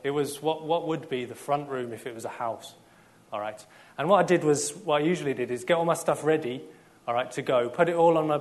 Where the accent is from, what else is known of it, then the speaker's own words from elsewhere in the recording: South East England, United Kingdom; now in Middlesbrough, United Kingdom; sort of my accent's kind of in the middle of Middlesbrough and Kent. You know, I'm from Kent originally, but you wouldn't be able to tell, I don't think, nowadays.